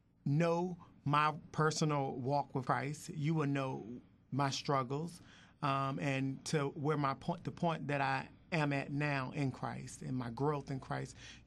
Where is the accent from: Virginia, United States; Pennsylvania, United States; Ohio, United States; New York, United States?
Virginia, United States; Portsmouth; just a old country boy from Portsmouth, Virginia, growing up in Portsmouth, Virginia. In a Pentecostal church community, just love God.